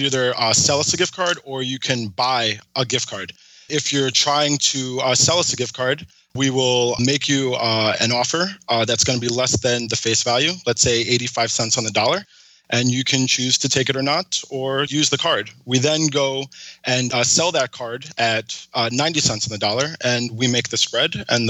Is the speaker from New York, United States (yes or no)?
yes; New York, United States; Plus, I'm also from New York, so I'm a Giants fan at heart.